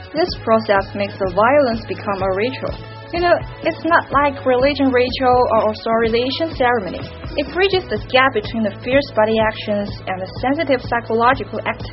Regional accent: Gansu, China; You know, which is designed nearby today's Dunhuang District, which is near my hometown, and welcome everybody, come to Dunhuang.

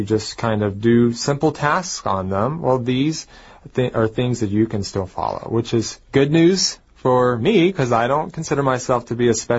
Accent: United States; I remember back in my hometown in the United States, the school system

